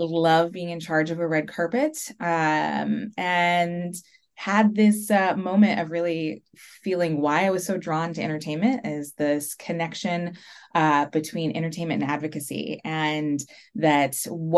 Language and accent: English; Seattle, Washington, United States; I grew up in Seattle, and West Coast kid, love being outside.